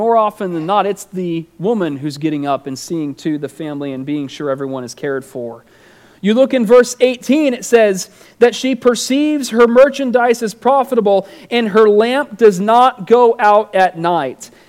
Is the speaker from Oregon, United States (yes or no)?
yes; Oregon, United States; We had this ridiculous rule growing up in Oregon.